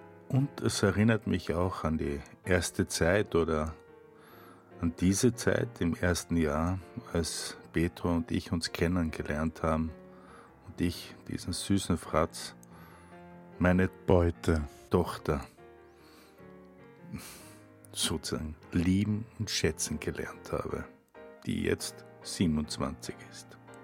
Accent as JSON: {"language": "German", "region": "Styria", "country": "Austria", "tie": "born or raised there", "said": "Ich bevorzuge im Sommer eher Weißwein, einen aus meiner Heimat, aus der Steiermark."}